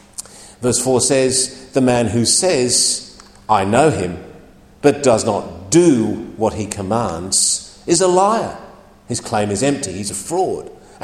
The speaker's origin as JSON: {"language": "English", "country": "Australia", "said": "I'm a Christian, I'm not a Muslim. I'm a Christian, I'm an Australian."}